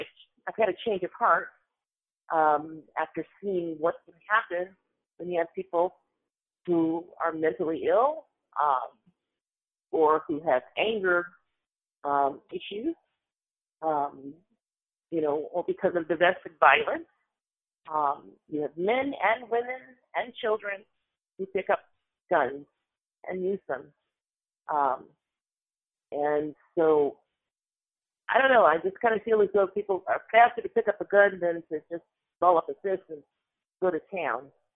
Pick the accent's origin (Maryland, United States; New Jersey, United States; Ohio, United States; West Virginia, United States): Ohio, United States; Cleveland; But growing up in Cleveland, Ohio, it's almost as if the way that the press would tell you gun violence didn't happen in the suburbs.